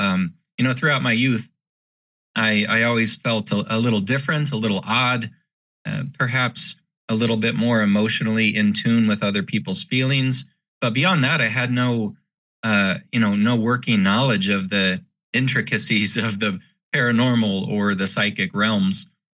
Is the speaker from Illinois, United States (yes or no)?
no; Omaha, Nebraska, United States; And I was invited onto a live radio show in my hometown of Omaha, Nebraska